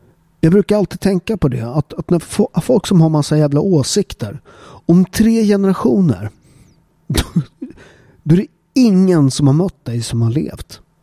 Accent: Upplands Väsby, Stockholm County, Sweden; Jag är uppväxt i Upplands Väsby, som en förort utanför Stockholm.

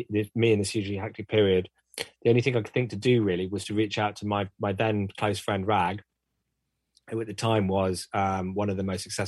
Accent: Bristol, South West England, United Kingdom; We're both from Bristol.

